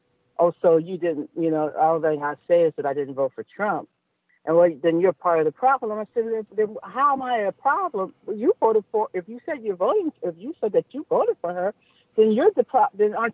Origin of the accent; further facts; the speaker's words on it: California, United States; I said, well, I'm from California, so it didn't matter who I voted for, really.